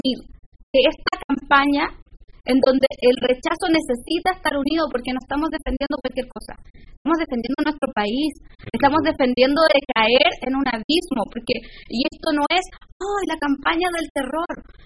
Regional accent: Chile; asumo mi responsabilidad como ciudadana, como chilena

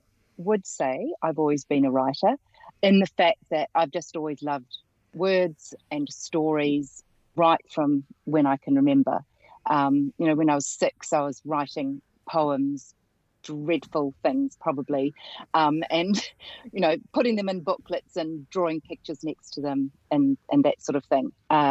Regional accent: New Zealand; I got my first thing published in what was then the Auckland Star when I was growing up in New Zealand.

